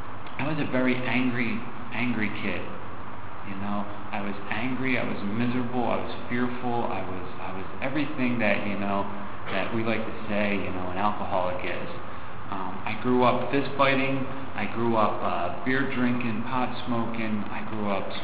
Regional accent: Maple Shade, New Jersey, United States; I grew up in New Jersey, about 6 miles outside of Philadelphia, about 4 miles outside of Camden, New Jersey, in a little town called Maple Shade.

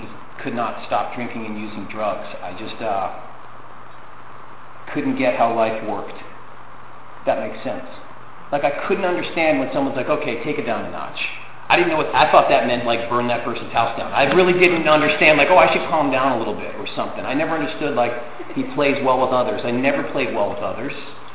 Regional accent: Boston, Massachusetts, United States; you know, I'm from Boston. I got sober at 16.

